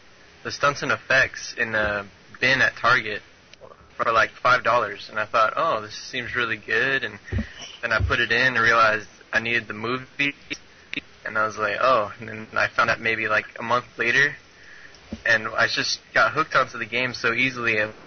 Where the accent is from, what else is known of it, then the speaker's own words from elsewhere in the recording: Long Beach, California, United States; I'm from Long Beach, California, back in the far west. The U.S.